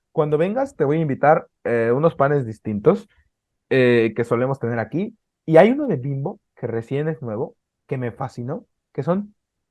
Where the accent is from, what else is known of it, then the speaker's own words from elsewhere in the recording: Mexico; yo tampoco como tanto picante, y es que soy mexicano